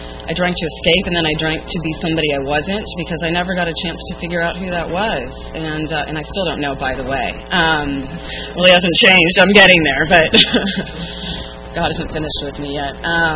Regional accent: Boulder, Colorado, United States; I'm from Boulder, Colorado, originally, and you know, there's not really a lot to do in the winter

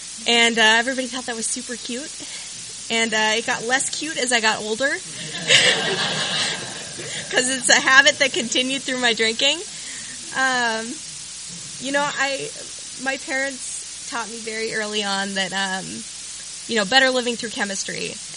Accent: Los Angeles, California, United States; I grew up in Los Angeles, in suburban Los Angeles.

